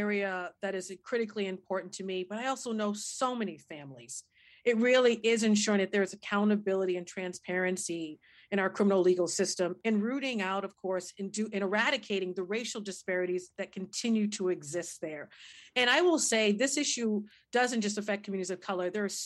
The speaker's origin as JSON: {"language": "English", "town": "Boston", "region": "Massachusetts", "country": "United States", "tie": "born or raised there", "said": "but I grew up in Boston, born and raised, and my father before me."}